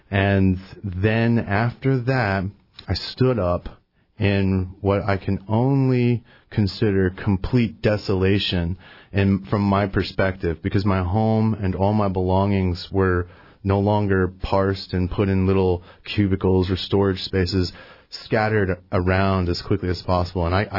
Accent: Rushville, Indiana, United States; And so I grew up in Indiana, which is about 30 minutes from Indianapolis. So it's a small town called Rushville.

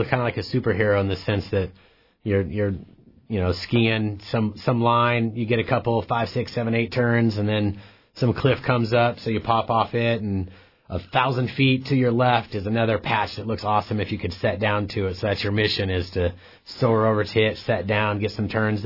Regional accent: Alaska, United States; I'm very proud to be back in my hometown and being able to offer this. You know, it's something I've always wanted to do in Alaska

